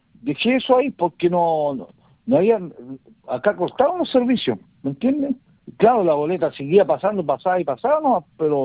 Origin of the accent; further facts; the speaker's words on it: Temuco, Araucanía, Chile; Yo soy de acá, de Temuco.